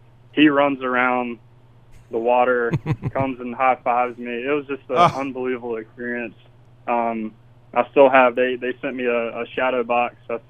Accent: Georgia, United States; what I dreamed about when I was a kid, growing up in South Georgia, watching it on TV.

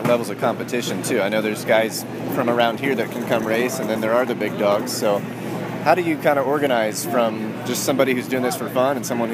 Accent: Tulsa, Oklahoma, United States; Sadly, I'm born and raised in Tulsa, and I've never been over here to this thing

